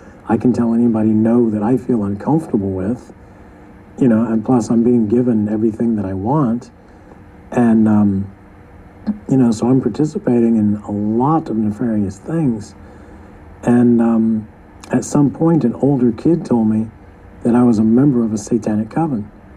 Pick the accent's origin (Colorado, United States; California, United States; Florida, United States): Florida, United States; born or raised there